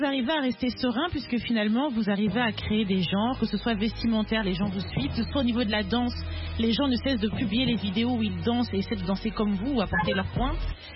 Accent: DR Congo; en tant que Congolaise, je ne me retrouve plus, au fait.

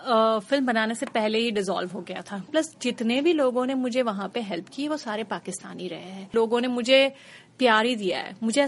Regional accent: Mumbai, Maharashtra, India; मैं मुंबई से हूँ, मैं इंडियन हूँ।

